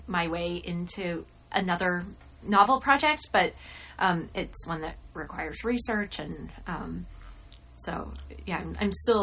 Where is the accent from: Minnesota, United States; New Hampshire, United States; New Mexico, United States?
New Mexico, United States; Albuquerque; born there; I was born in Albuquerque and all my extended family's in New Mexico. But I moved with my parents and we moved a lot.